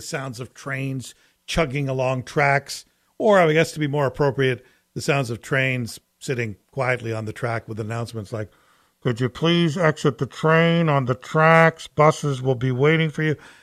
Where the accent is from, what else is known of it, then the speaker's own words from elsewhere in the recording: Toronto, Ontario, Canada; maybe because I grew up in Toronto where I'm used to streetcar drivers getting out with a big pole, bang, bang, banging ice off the wires because the streetcar's stuck.